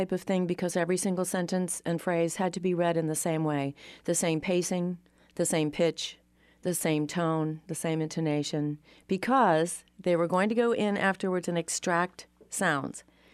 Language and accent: English; New England, United States; Well, I'm not from Georgia. I'm from New England.